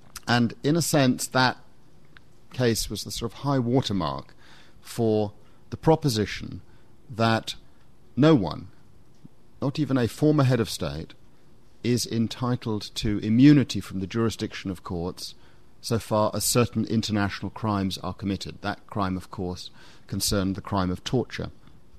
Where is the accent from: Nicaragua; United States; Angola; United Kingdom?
United Kingdom; And I come from the United Kingdom, which, of course, shares a very similar legal culture and a political tradition.